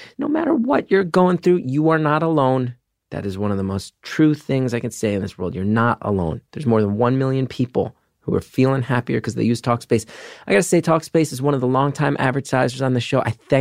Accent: Northeast, United States; I grew up in the Northeast in the 90s.

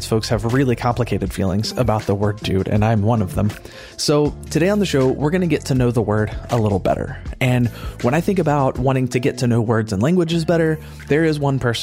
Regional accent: Midwest, United States; I grew up in the Midwest and played music most of my teens and 20s

